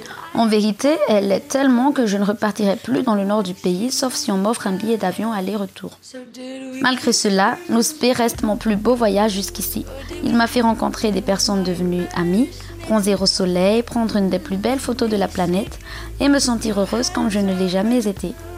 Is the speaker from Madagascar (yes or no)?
yes; Antananarivo, Analamanga, Madagascar; Je viens d'Antananarivo à Madagascar